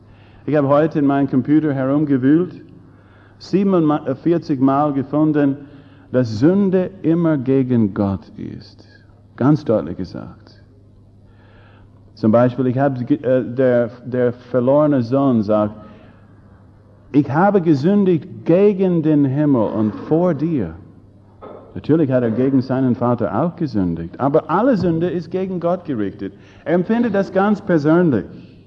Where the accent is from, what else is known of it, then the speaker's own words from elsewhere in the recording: Southern United States, United States; Wir Amis benutzen das Wort, zumindest wir aus den Südstaaten, wo ich herkomme